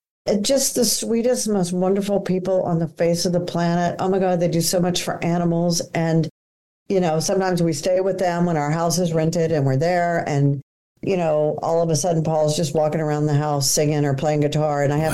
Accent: Houston, Texas, United States; I do know that Jeff Bezos listened to me growing up in Houston.

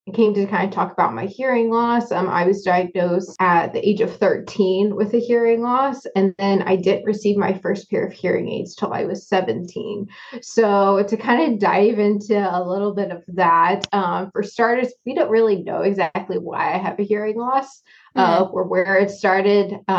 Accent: England, United Kingdom; born there; moved away; also born or lived in Florida / Georgia / Japan; Because I moved around so much, so yeah, I was born in England.

